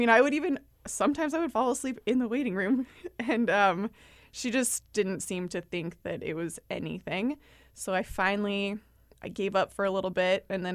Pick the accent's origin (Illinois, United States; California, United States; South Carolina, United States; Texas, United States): California, United States; I'm a local. I grew up here on the Central Coast.